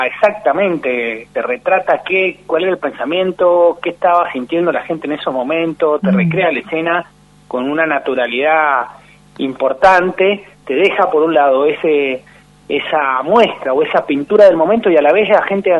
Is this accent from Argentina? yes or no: yes; San Martín, Mendoza, Argentina; Mira, yo soy mendocino.